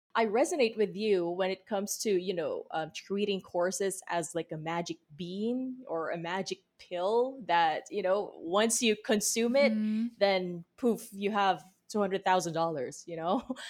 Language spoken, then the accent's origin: English; Philippines; You know, I think for me, you know, being a Filipino who invested in such a high ticket course